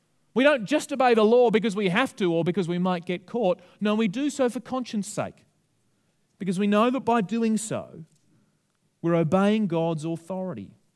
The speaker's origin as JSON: {"language": "English", "country": "Australia", "said": "Where I start feeling that because I'm an Australian, I'm somehow superior to other people."}